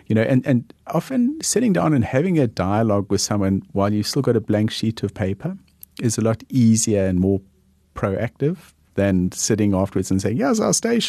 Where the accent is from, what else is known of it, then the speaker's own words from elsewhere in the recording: Cape Town, Western Cape, South Africa; I grew up in Cape Town